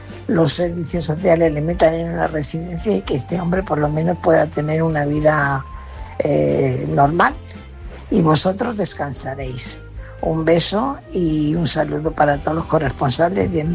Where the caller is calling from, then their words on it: Fuenlabrada, Community of Madrid, Spain; corresponsal de Fuenlabrada.